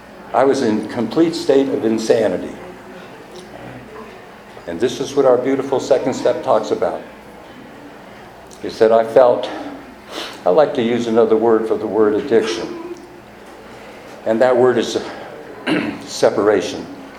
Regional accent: San Francisco, California, United States; I'm from San Francisco, and I wear San Francisco Giants hats.

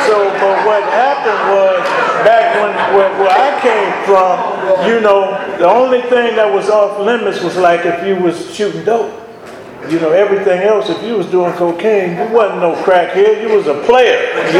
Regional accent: San Diego, California, United States; And I'm born and raised in San Diego, man. You know, we were raised by my mother.

